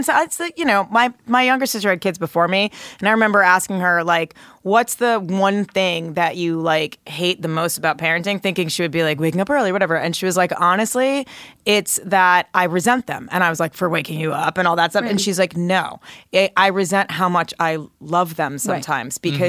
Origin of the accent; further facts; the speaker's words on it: Connecticut, United States; I'm not. I'm from Connecticut.